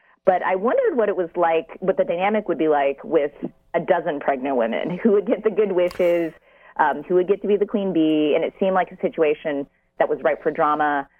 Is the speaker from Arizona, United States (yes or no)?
no; California, United States; Well, I'm the daughter of Chinese immigrants, American-born, and I grew up in the Bay Area.